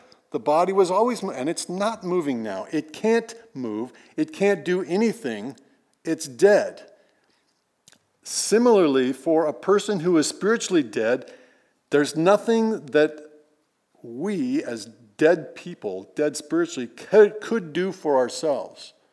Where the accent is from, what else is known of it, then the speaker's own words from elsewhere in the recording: Iowa, United States; Kasha is from Poland. I'm from Iowa.